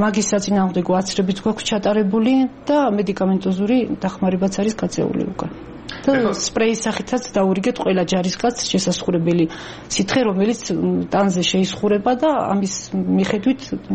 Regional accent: Ereti, Shida Kartli, Georgia; მე თვითონ დაბადებული და გაზრდილი ვარ ერეთში, სოფელი ერეთი გაგებული გექნათ.

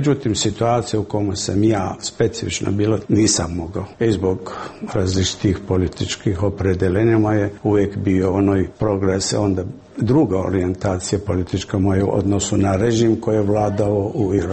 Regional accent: Bosnia & Herzegovina; Ja kao Bosanac, građanin ovoj zemlji

